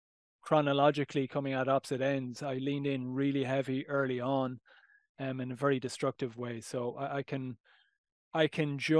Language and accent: English; Ireland; It's like growing up in Ireland, I mean, the self-medication of alcohol is like